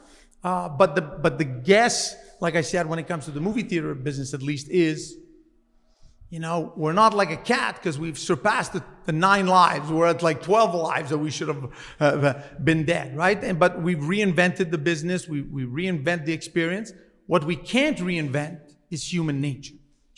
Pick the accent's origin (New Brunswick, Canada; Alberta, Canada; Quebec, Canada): Quebec, Canada; because we grew up in Quebec here